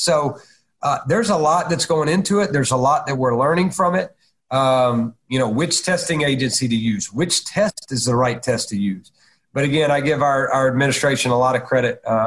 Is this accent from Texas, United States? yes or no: no; Chattanooga, Tennessee, United States; I got lucky to get a job at Chattanooga, number one. You know, it was my hometown